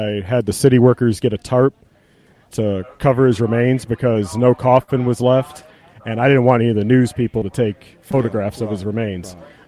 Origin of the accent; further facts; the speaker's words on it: Florida, United States; now in Ohio, United States; I'm from Florida, and I moved up to Ohio to be a steel worker.